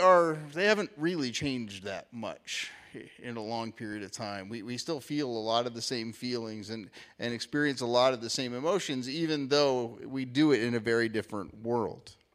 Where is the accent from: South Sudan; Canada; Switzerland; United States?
United States; And I acknowledge this as American.